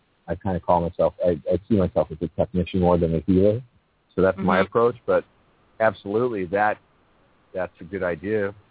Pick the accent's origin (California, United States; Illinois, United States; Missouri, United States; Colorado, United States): California, United States; Los Angeles; I grew up in Los Angeles.